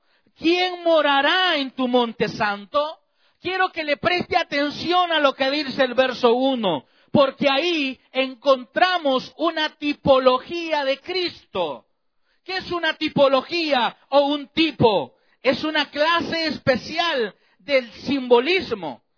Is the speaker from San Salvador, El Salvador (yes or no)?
yes; San Salvador, El Salvador; Recuerdo que en mi adolescencia, allá en El Salvador, bueno, todavía existe, pero en mi adolescencia, este lugar, allá en San Salvador, en la capital del Salvador, conocido como el Círculo Militar